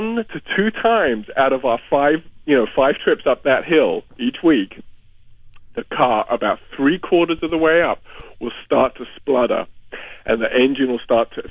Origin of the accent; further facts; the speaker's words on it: England, United Kingdom; now in United States; I'm actually English, but that's close enough.